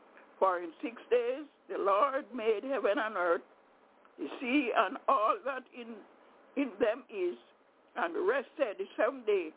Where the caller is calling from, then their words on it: Albany, New York, United States; I'm calling from Albany, New York.